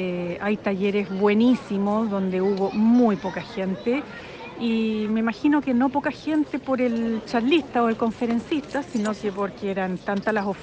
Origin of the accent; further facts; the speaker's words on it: Chile; la chilena, y me comprometí antes de irme de Barcelona